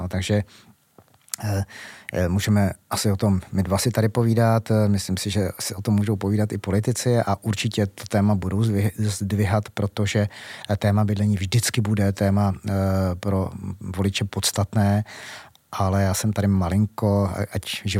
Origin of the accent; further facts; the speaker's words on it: Prague, Czechia; protože jsem Pražák, jsem na to hrdý, že jsem Pražák